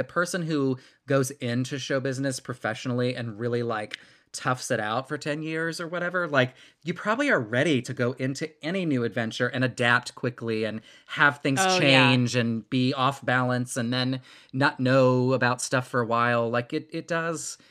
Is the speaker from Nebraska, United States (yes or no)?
no; North Carolina, United States; I'm from North Carolina, but she pulled me to South Carolina to study with Carlos Agudelo at Ballet Spartanburg.